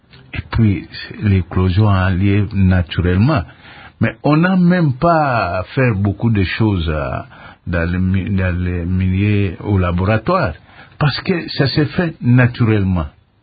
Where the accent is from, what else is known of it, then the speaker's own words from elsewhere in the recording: DR Congo; C'est comme nous. Il y en a qui, nous sommes tous des Congolais, mais vous allez à Kananga, vous allez manger les fumbois, les foufous, vous arrivez dans le bas Congo.